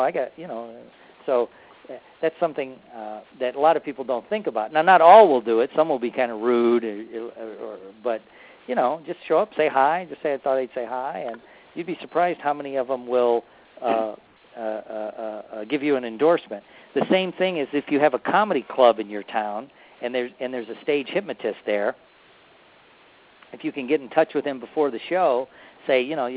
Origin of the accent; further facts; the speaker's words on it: Florida, United States; I'm from Florida. What the heck am I doing in Buffalo, New York, right?